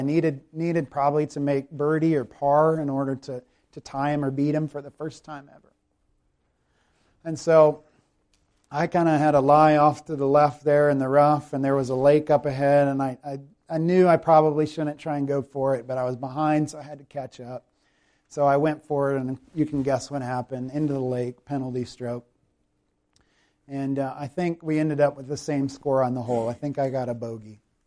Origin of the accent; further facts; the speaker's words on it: South Carolina, United States; accent: Southern; No, I'm from South Carolina. And it's, I could hear a little bit of it, but. But I've gotten some feedback that most people like it. I like that Southern accent. So, well, I'm stuck with it